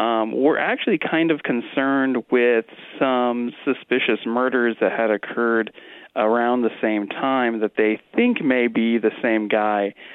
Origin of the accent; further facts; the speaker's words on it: Exeter, California, United States; I think so, because, you know, I grew up in Exeter, so a lot of folks around here have, you know, always said like, well, you know, Exeter is a very special place.